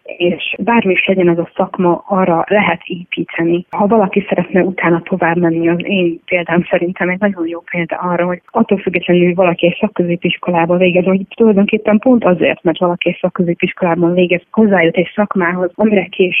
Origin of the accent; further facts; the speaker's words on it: Szeged, Csongrád-Csanád, Hungary; born there; also born or lived in Apátfalva; Szegeden születtem, Apátfalván éltem.